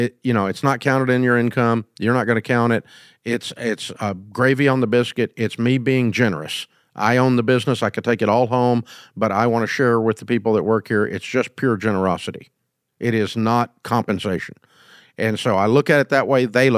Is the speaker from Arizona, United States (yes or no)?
no; Antioch, Tennessee, United States; I'm from Antioch, Tennessee, right?